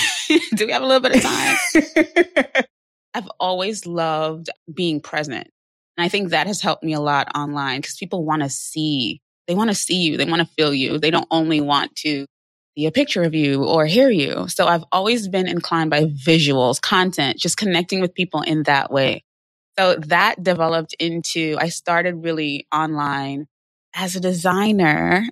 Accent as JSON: {"language": "English", "country": "Trinidad & Tobago", "tie": "born or raised there", "moved": "yes", "lives_now": "New York City, United States", "said": "So I am from the beautiful island of Trinidad. I'm from the Caribbean. And I moved to New York City, I want to say 13 years ago. Yeah. I grew up in Trinidad."}